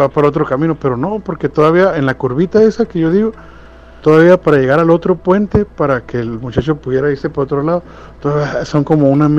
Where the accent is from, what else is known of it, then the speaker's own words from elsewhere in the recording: Mexicali, Baja California, Mexico; now in Bakersfield, United States; Yo estoy aquí en Bakersfield, California. Soy de Mexicali, pero aquí ando, ya tengo varios añitos aquí. Yo creo que unos 7 años sí tengo acá por este lado.